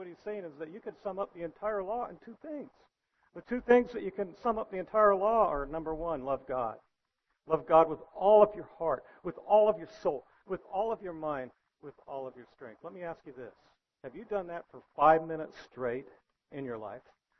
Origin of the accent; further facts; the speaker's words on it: California, United States; I came from the San Francisco Bay Area, okay? It was you had quite a contrast in different races and nationalities that were there, and I came up here